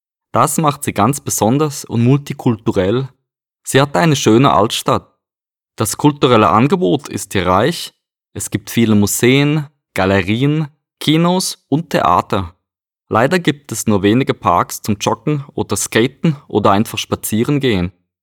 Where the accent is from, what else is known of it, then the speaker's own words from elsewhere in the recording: Basel, Basel-Stadt, Switzerland; Ich bin in Basel geboren und wohne immer noch hier.